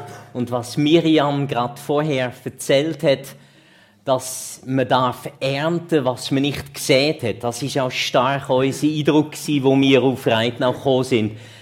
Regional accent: Netherlands; also born or lived in Germany; now in Switzerland; Ich habe eine holländische Mutter, einen deutschen Vater und eine schweizerische Frau. Ich bin in Deutschland geboren, in Holland aufgewachsen und habe dann in der Schweiz da studiert.

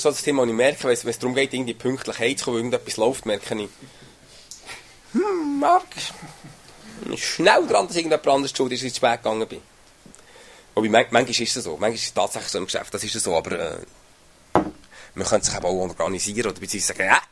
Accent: Switzerland; wir sind halt Juden. Wir sind halt, ist egal, ob es Juden was, wir sind halt Schweizer.

